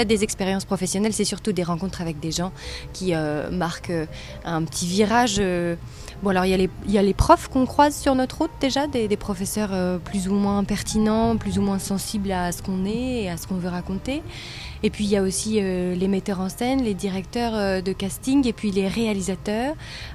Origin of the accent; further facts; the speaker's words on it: Hauts-de-France, France; j'ai entré dans un conservatoire d'art dramatique dans le Nord-Pas-de-Calais, de là d'où je viens